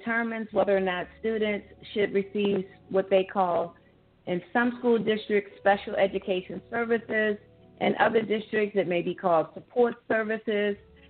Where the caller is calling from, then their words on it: Virginia, United States; I am calling from the Tidewater area of Virginia.